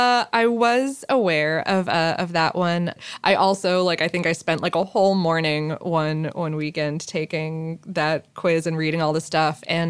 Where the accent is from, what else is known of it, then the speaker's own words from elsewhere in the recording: Omaha, Nebraska, United States; now in Lincoln, United States; I am from Omaha, which is a larger city, and was both confused and appalled by the cinnamon roll and chili combo when I moved to Lincoln.